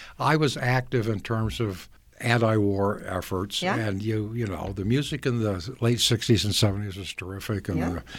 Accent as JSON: {"language": "English", "town": "Millcreek", "region": "Utah", "country": "United States", "tie": "born or raised there", "said": "I grew up in the Mill Creek area"}